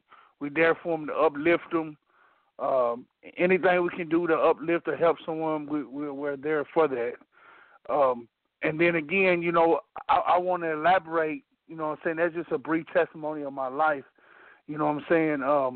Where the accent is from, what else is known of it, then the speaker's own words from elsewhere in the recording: Blytheville, Arkansas, United States; I grew up in Blyville, Arkansas. I grew up in the slums, in the ghetto, you know what I'm saying? I wasn't raised by my parents.